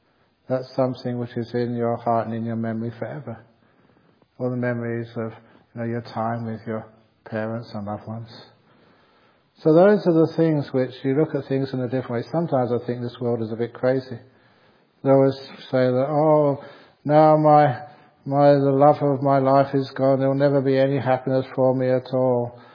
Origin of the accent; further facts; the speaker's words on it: London, United Kingdom; growing up in London